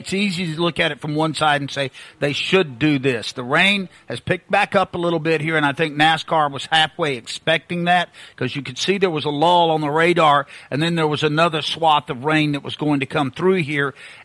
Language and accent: English; Southern United States, United States; you know, I'm a Southerner all the way, but coming up here and spending time in New England, it's a real treat.